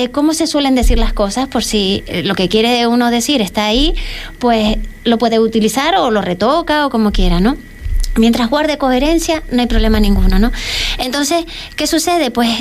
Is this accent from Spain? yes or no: yes; Canary Islands, Spain; Incluso el mío, yo soy de Tenerife